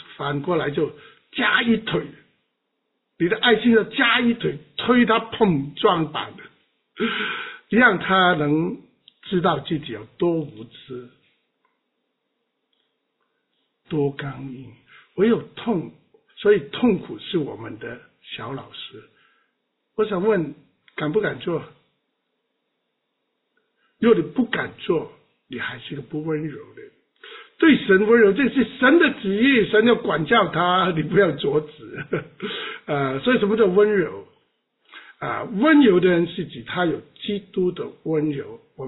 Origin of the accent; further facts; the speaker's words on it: Guangdong, China; accent: Cantonese; 我们广东话就拉人